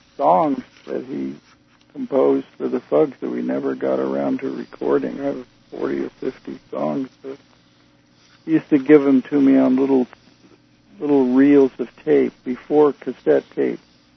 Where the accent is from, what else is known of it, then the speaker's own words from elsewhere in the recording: Missouri, United States; I came from country and western, and I'm from Kansas City, so from Missouri, near Kansas City, and had been exposed to a lot of jazz when I was a kid